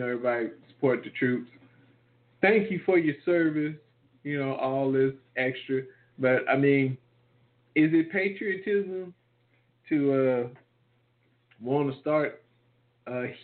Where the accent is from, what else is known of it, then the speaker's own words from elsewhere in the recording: United States; It's just like, yeah, we're Americans. I'm American. I'm American.